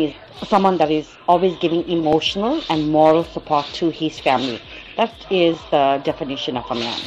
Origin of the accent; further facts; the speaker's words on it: Durban, KwaZulu-Natal, South Africa; I'm from Durban, Phoenix.